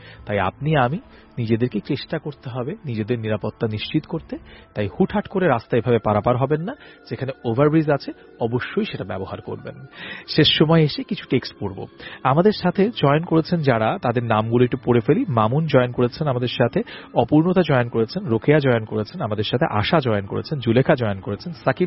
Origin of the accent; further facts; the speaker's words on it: Dhaka, Dhaka Division, Bangladesh; আমার বাড়ি মোহাম্মদপুরে, আমার ঢাকার মোহাম্মদপুরে, আমি এখানকার স্থানীয়।